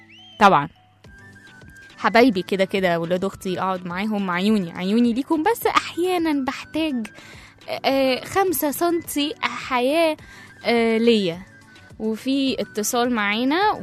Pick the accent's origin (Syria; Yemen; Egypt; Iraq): Egypt; هزارنا كمصريين وتهزئنا برات البلاد جوات البلاد، فهو كده كده معروف هو رايح فين، وتحسه براند كده كده. المصري بيبان في أي حتة يعني، في هزاره، في كل حاجة.